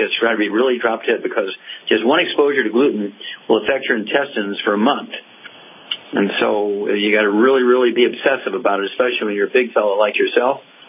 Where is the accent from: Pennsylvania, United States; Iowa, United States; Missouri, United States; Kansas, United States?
Missouri, United States; let's go to the Midwest and Missouri, my home state